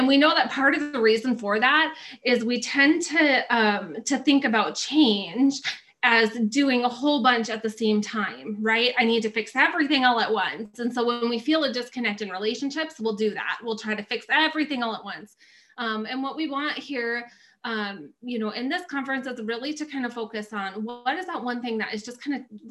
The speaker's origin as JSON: {"language": "English", "town": "Alexandria", "region": "Minnesota", "country": "United States", "tie": "born or raised there", "said": "I somehow tricked him into moving back to my hometown in Alexandria, Minnesota, where we are currently in a polar vortex."}